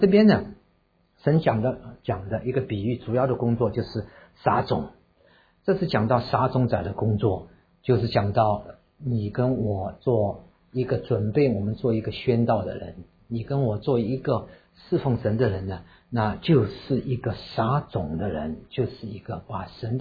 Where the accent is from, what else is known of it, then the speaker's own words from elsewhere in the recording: China; 可见呢听对我们中国人来讲是个特别的功夫，我们要操练。